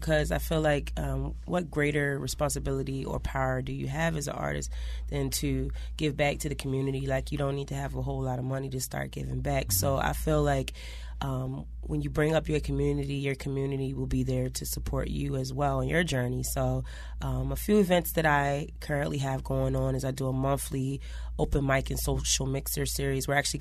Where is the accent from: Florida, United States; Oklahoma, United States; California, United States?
Florida, United States; moved away as an adult; Yeah, I was born and raised in Florida. Like, all my life, I hadn't been past Georgia's borderline until I was 18.